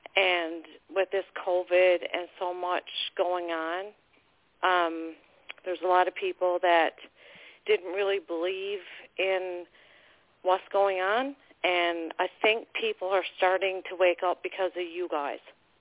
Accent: Newfoundland and Labrador, Canada; accent: Newfoundland; I'm a Newfoundlander. Probably tell by the accent.

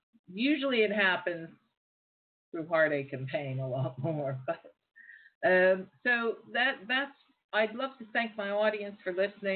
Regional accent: United States; now in London, United Kingdom; Being an American myself, I'm very proud to be an American. I'm not so sure about the politics these days, but I'll always be proud to be an American. And I live in London

